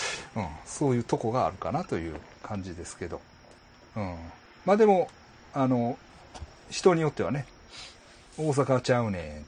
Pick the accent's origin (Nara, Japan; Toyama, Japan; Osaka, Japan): Nara, Japan; moved away as an adult; now in Tokyo, Japan; 私は奈良県出身なのですが、大学生から東京に住んでおり、奈良の実家には年数回帰省するという生活を送っています。